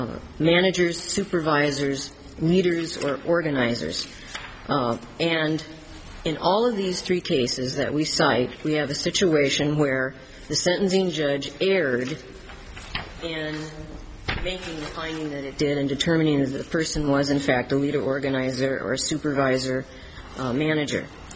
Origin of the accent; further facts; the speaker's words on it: Phoenix, Arizona, United States; I'm a lawyer from Phoenix, Arizona